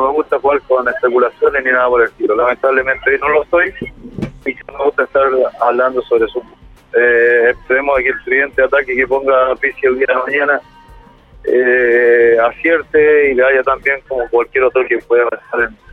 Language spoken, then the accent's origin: Spanish; Chile; nosotros nada más como pueblo chileno entregarle toda la vibra positiva